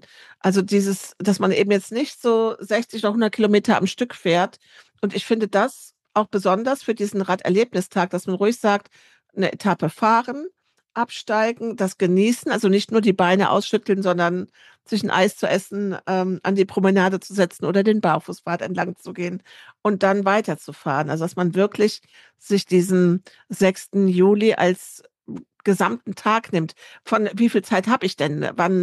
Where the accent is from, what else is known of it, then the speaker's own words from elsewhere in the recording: Bonn, North Rhine-Westphalia, Germany; born there; ich komme gebürtig aus der Bonner Ecke